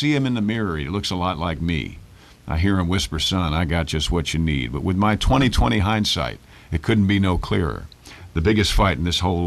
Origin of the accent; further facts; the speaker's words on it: New York, United States; I'm from New York, and I've got this bee in my bonnet